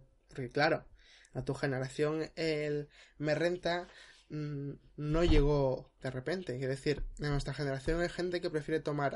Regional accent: Madrid, Community of Madrid, Spain; Es cierto que soy madrileño, es cierto que soy de barrio como Spinete, es cierto que soy muy de hablar con jerga y saberlo

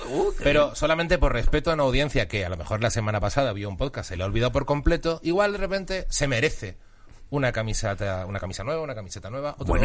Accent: Seville, Andalusia, Spain; Yo recuerdo mi infancia en Triana

